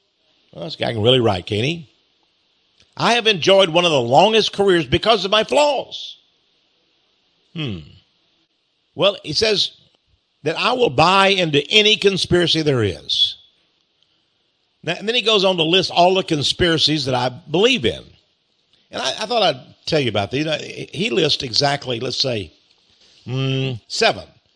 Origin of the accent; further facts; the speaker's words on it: Fred, Texas, United States; born there; I mean, I am a Texan. I don't have to be a... I was born in Fred, Texas.